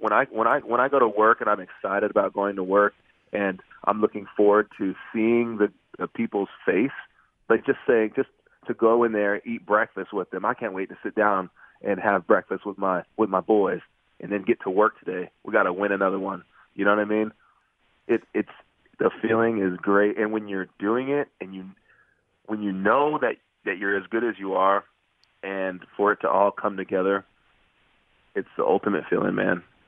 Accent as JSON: {"language": "English", "town": "Fresno", "region": "California", "country": "United States", "said": "I'm from Fresno, California. If you guys don't know where Fresno is, that's my point."}